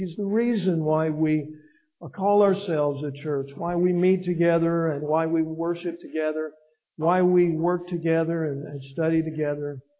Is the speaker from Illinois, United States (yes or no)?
yes; Illinois, United States; But I grew up back in Illinois, and we were an agricultural area.